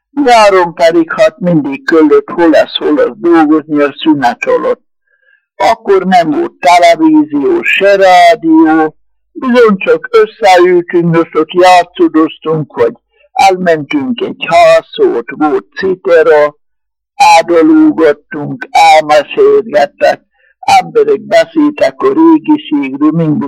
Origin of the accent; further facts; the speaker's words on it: Kará puszta, Trnava Region, Slovakia; születtem 1911. június 21-én. 24-25-26 között történt, ami történetet mondok. Mink laktunk Kará pusztán, egy gazdánál, egy uraságnál, úgy hívták, hogy uraság.